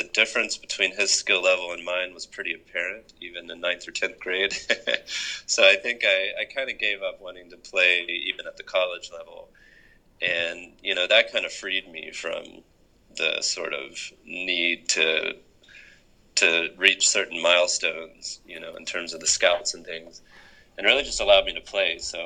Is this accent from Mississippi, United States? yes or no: yes; Natchez, Mississippi, United States; born there; Believe it or not, hearing my accent, I was born in the deep south, down in the Mississippi Delta in a little town called Natchez, Mississippi.